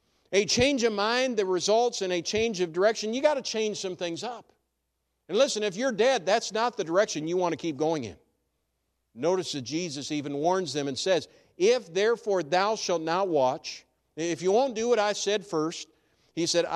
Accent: New Ulm, Minnesota, United States; growing up in New Ulm, the city that I grew up in, New Ulm, Minnesota, is I was well familiar with the need of having momentum.

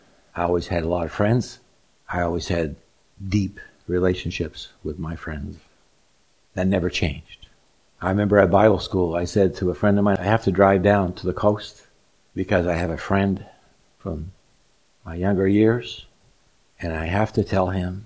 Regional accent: Elgin, United States; I'm still a kid growing up in Elgin.

